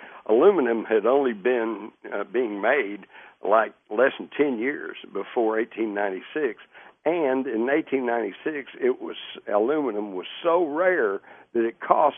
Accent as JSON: {"language": "English", "region": "Texas", "country": "United States", "said": "being a Texan and living out in rural Texas, I can assure you in 1896, if you didn't take care of the chores, you didn't eat"}